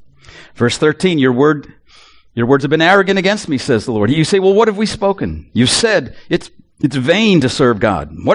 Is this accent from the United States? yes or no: no; Canada; I'm a Canadian.